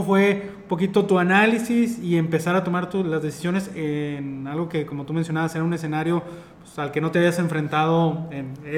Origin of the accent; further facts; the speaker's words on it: Mexico; tal vez como buenos mexicanos minimizamos lo que estaba pasando